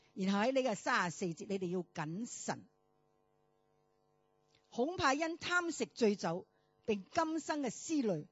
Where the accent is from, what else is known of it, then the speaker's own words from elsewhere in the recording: United States; 亦都有部分我哋美國人人紙一路人人紙摁到嘅地步啦